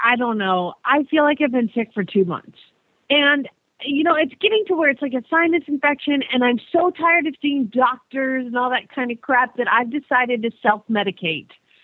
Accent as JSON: {"language": "English", "town": "Phoenix", "region": "Arizona", "country": "United States", "said": "from Phoenix, Arizona"}